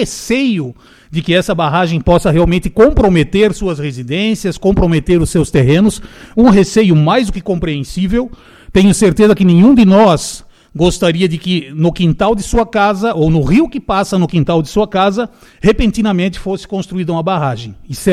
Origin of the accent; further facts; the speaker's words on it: Curitiba, Paraná, Brazil; now in Guabiruba, Brazil; eu não sou guabirubense nascido aqui. Eu nasci no Paraná, eu sou curitibano.